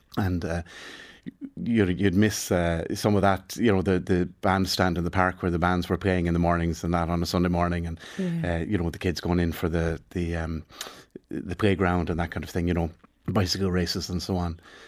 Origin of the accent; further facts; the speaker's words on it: Waterford, Munster, Ireland; I grew up in Waterford City. We're old Waterford stock. Lived opposite the park. The People's Park was our front garden.